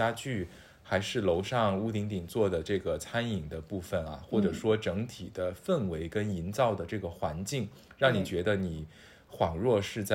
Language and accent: Chinese; Sichuan, China; accent: Sichuanese; 对，嘎嘎就是咱们四川话里面就是肉嘎嘎，就是那个肉的意思啊，